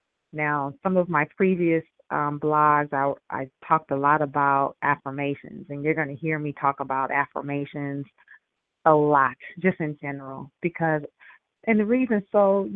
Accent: New Orleans, Louisiana, United States; I'm from New Orleans, by the way.

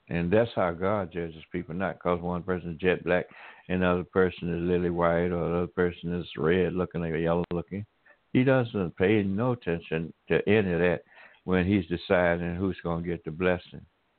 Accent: Alabama, United States; I've seen a lot of cotton and corn growing up in Alabama

